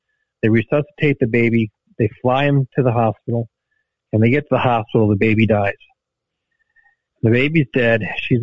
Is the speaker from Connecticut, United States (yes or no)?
no; Texas, United States; And as a Texan, let me tell you, that doesn't track well with us.